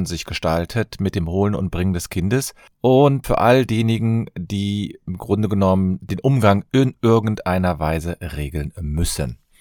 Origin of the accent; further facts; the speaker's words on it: Cologne, North Rhine-Westphalia, Germany; ich komme aus Köln, ich bin Fachanwalt für Familienrecht